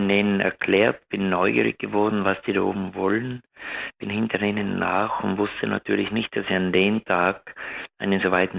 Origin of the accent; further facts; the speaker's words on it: South Tyrol, Italy; Dann war ich den ganzen Sommer hauptsächlich in meiner Heimat in Südtirol unterwegs, in den Dolomiten.